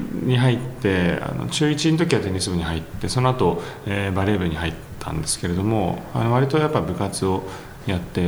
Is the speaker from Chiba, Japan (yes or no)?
yes; Chiba, Japan; 千葉県の千葉市ですね。はい、千葉市出身です。